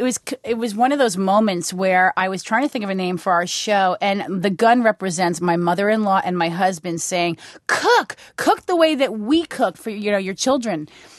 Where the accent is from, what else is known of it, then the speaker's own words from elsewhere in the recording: Queens, New York, United States; also born or lived in Brooklyn; You know, I grew up in Queens and in Brooklyn